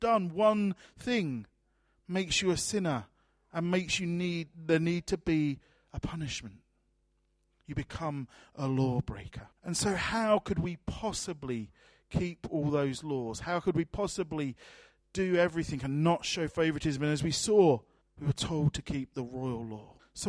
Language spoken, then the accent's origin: English; Sidcup, London, United Kingdom; born there; I was born in Sidcup in Kent. I bet none of you could point to it on a map.